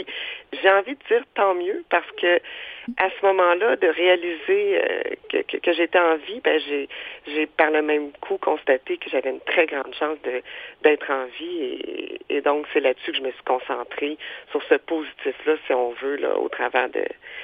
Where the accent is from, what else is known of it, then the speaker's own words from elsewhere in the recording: Saint-Hyacinthe, Quebec, Canada; now in Trois-Rivières, Canada; je suis native de Sainte-Hyacinthe, mais j'habite Trois-Rivières depuis près de, même je pense, plus de 10 ans.